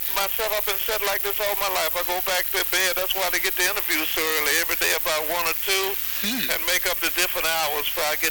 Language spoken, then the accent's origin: English; Louisiana, United States; I was born and raised on a farm. Every morning you can call me at 5. I done had my coffee. I'm from Louisiana.